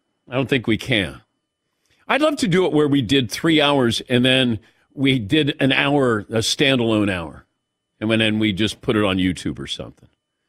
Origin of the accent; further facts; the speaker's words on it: Ohio, United States; You know, from the Midwest. I'm from Ohio. You know, we have meat and potatoes and we have sushi.